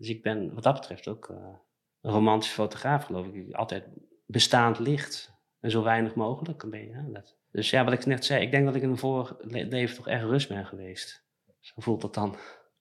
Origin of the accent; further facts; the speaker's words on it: Netherlands; ik ben zelf Nederlander